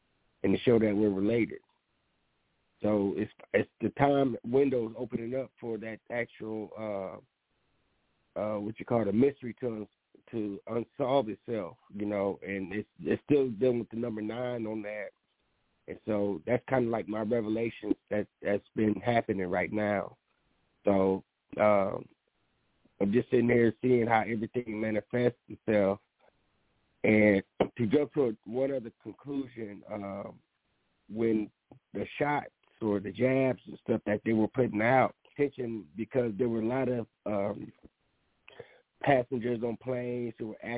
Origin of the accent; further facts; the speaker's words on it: United States; I grew up here in America, and she's always been in Ethiopia.